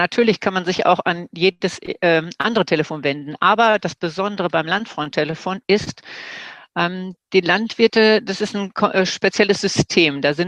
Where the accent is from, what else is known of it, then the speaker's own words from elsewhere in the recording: Seppenrade, North Rhine-Westphalia, Germany; ich komme aus Seppenrade. Das ist im Kreis Coesfeld.